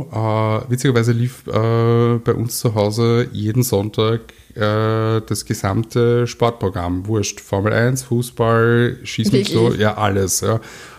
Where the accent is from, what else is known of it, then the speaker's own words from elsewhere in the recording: Austria; ich bin zwar in Österreich geboren und aufgewachsen